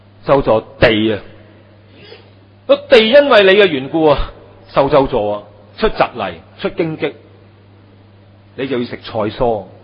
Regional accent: China; 所以我哋中国人、东方人呢，嗰种嘅父权啦，男人系一家之主啦

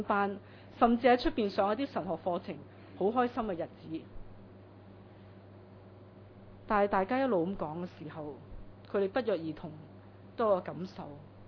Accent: China; 我們中國人呢有些說話呢都挺誤導

